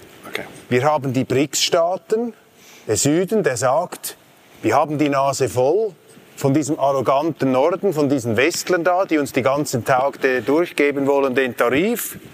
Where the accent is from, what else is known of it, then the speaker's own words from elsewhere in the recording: Switzerland; ich muss ja hier auch meinen USP einbringen können als Schweizer da.